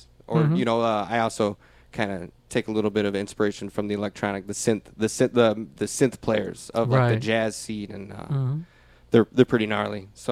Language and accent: English; Michigan, United States; I mean, we're all from Southeast Michigan. We've kind of moved around a little bit.